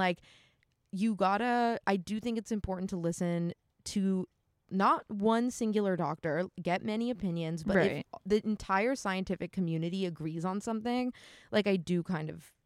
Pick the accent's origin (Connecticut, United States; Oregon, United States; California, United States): Connecticut, United States; Like, I grew up in Connecticut. It's totally real.